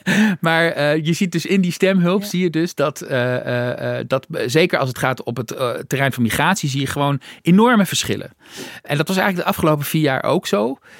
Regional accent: Netherlands; Maar nou ja, we doen er weinig mee als Nederlanders.

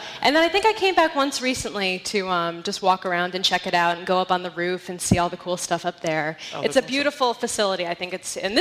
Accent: Connecticut, United States; Connecticut.

